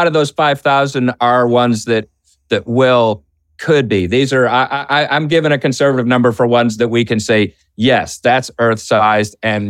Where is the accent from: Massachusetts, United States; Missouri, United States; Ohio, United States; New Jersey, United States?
Massachusetts, United States; Boston; Well, first of all, Boston, my hometown.